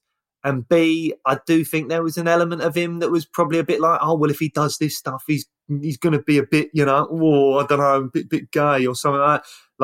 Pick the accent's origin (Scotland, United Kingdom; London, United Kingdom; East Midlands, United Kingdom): London, United Kingdom; Peckham; Yeah, so it's technically it's Peckham, and that's where the council estate was.